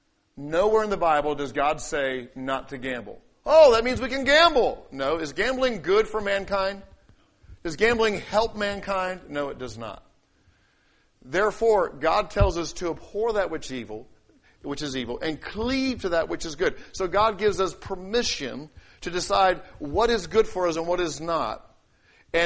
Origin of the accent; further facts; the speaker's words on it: England, United Kingdom; when I was growing up in England, it was my job to put the chickens up at night.